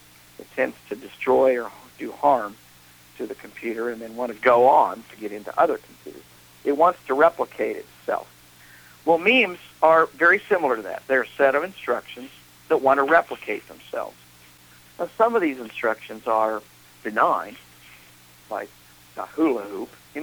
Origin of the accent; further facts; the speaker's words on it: Wichita, Kansas, United States; Well, I grew up in Wichita, Kansas.